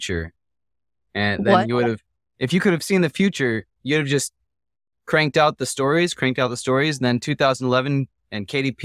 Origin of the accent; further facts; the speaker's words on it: Texas, United States; Well, and I grew up in Texas, so it's like my duty to throw Whataburger in there.